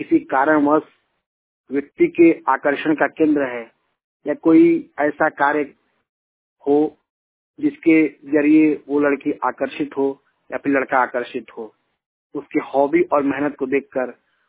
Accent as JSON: {"language": "Hindi", "town": "Mail Bazar", "region": "Uttar Pradesh", "country": "India", "said": "जिला देवरिया, उत्तर प्रदेश, ग्राम मईल बाजार का रहने वाला हूँ"}